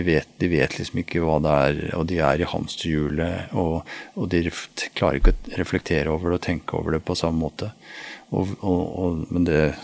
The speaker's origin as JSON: {"language": "Norwegian", "town": "Nesodden", "region": "Akershus", "country": "Norway", "tie": "born or raised there", "said": "Jeg førte jo fiskedagbok da jeg var liten, på Nesodden og fisket gjedde i vannet der, og torsk og makrell i fjorden."}